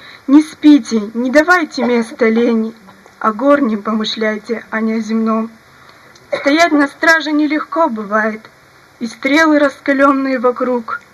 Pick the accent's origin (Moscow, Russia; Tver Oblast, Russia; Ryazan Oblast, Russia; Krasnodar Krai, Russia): Krasnodar Krai, Russia; Kurganinsk; я из Курганинска.